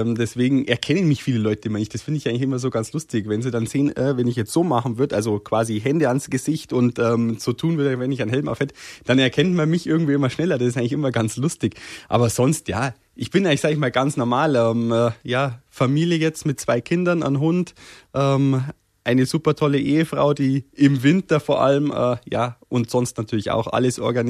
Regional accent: Berchtesgaden, Bavaria, Germany; accent: Bavarian; also born or lived in Sonneberg; Ich war 2 Jahre, wo wir nach Berchtesgaden gezogen sind. Ich bin eigentlich quasi hier aufgewachsen, in Bayern aufgewachsen. Ich kenne auch nichts anderes.

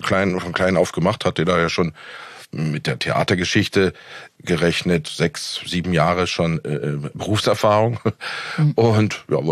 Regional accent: Berlin, Germany; ich bin also in Berlin-Neukölln aufgewachsen und es hat sich schon abgezeichnet, dass das irgendwie so ein bisschen eine krasse Ecke ist. Im Grunde genommen bin ich da gleich um die Ecke aufgewachsen wie Christiane F.

